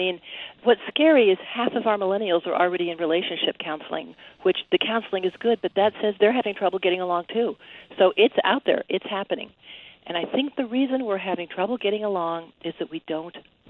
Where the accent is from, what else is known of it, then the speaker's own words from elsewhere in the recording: Santa Monica, California, United States; I mean, I grew up in L.A. Actually, I grew up in Santa Monica. So I was in the Midwest where I live now, going to college.